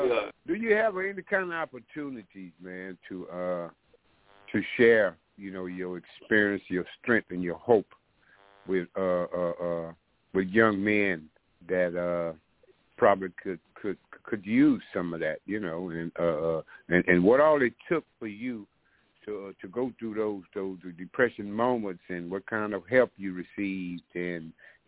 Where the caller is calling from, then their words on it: Lake Charles, Louisiana, United States; I'm calling from Lake Charles, Louisiana.